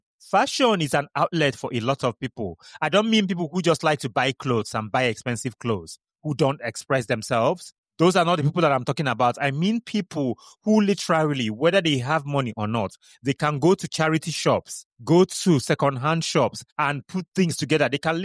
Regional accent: Kano, Nigeria; If you know Kano State, so I grew up in Kano and I went to secondary school in Enugu.

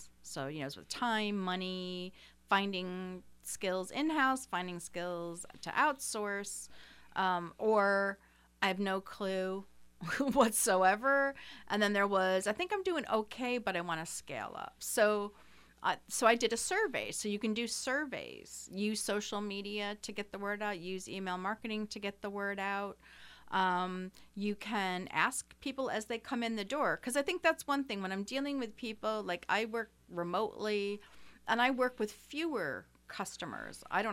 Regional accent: Gloversville, New York, United States; I'm from Gloversville originally.

